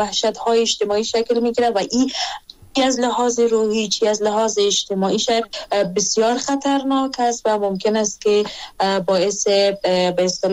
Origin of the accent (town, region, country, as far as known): Afghanistan; born or raised there